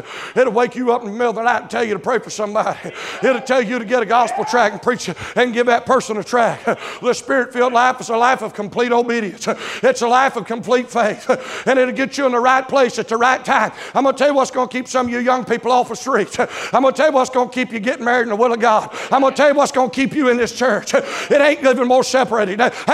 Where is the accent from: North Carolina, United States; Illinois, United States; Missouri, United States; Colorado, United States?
North Carolina, United States; Henderson; I grew up there in Henderson, North Carolina.